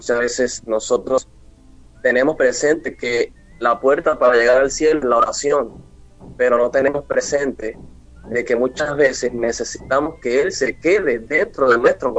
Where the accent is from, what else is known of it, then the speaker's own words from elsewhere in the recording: Mérida, Venezuela; born there; nací en Mérida, Venezuela, nací en la ciudad de Mérida, para la gloria de Dios, soy venezolano, nato.